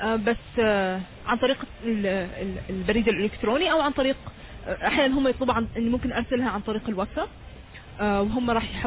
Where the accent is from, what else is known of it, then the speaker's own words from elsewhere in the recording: Oman; عندنا في عمان